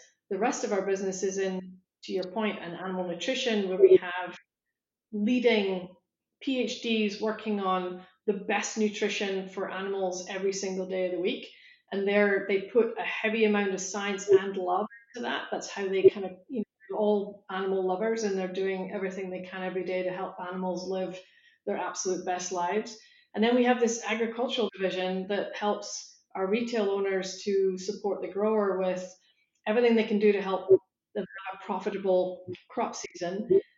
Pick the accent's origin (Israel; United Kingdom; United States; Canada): United Kingdom; Scotland; I grew up in Scotland in farmland, but I really knew nothing about agriculture today